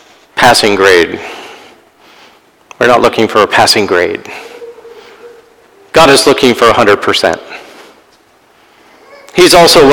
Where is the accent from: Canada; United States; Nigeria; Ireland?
Ireland; I'm an Irishman. I love a good fight. Now, I'm a small Irishman